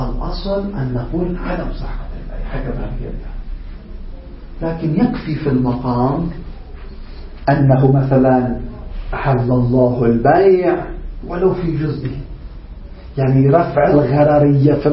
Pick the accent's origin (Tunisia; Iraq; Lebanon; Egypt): Lebanon; يعني مثلا عندنا بلبنان بس يجيبوا مثلا اجير من الهند